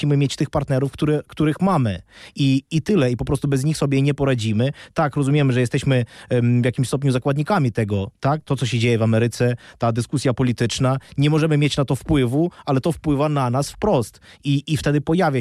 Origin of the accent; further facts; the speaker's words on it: Zaporizhzhia, Zaporizhzhia Oblast, Ukraine; ja pochodzę na przykład z Zaporoża, tak, to jest miasto na południu, byłem tam parę miesięcy temu